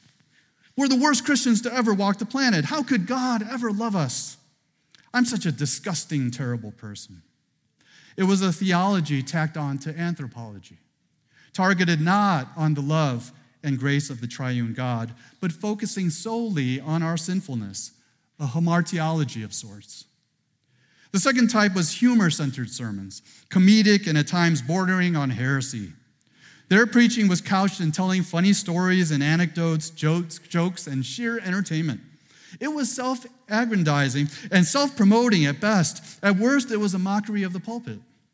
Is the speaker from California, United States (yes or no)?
no; Chicago, Illinois, United States; Born and raised here in Chicagoland. Did you know that only Chicagoland people say we're from Chicagoland?